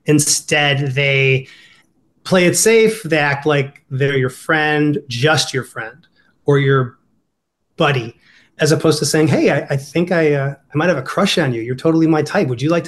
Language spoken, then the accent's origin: English; Ohio, United States; accent: Ohio; It's my Ohio accent's coming out.